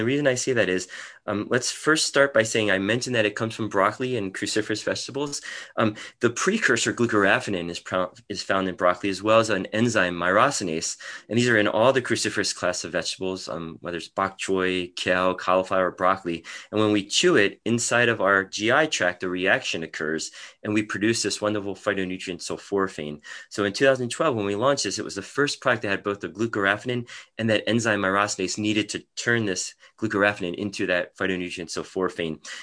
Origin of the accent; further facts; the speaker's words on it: Baltimore, Maryland, United States; I was a local kid. I grew up in Baltimore.